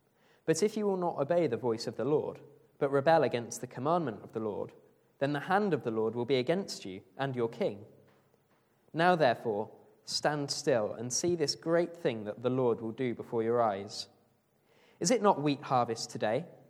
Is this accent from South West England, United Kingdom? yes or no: yes; Bournemouth, South West England, United Kingdom; If you haven't met me before, I'm from Bournemouth.